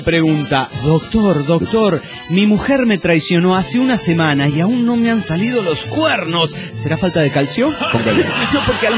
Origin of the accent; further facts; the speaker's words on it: Juliaca, Puno, Peru; de Juliaca, Perú.